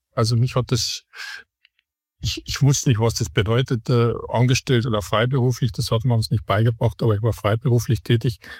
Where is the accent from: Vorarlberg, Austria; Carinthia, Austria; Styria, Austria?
Carinthia, Austria; Ferlach; 1989 für den Fachbereich Maschinenbau/Waffentechnik in meiner Heimatstadt Ferlach meine Matura abgelegt